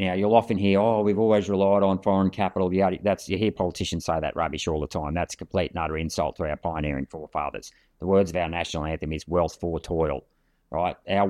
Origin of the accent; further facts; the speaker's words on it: Chinchilla, Queensland, Australia; I grew up in Chinchilla. I did fruit picking.